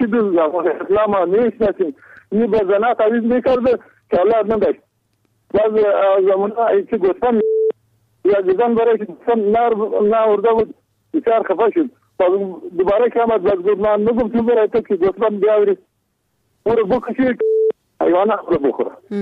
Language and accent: Persian; Kandahar, Afghanistan; ما از کندهار هستیم